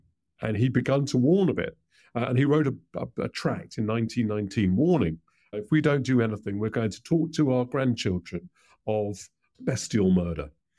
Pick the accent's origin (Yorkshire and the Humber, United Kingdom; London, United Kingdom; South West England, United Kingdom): London, United Kingdom; Hendon; Even though you kind of come to grow up and think of yourself as being British and living in the suburbs in Hendon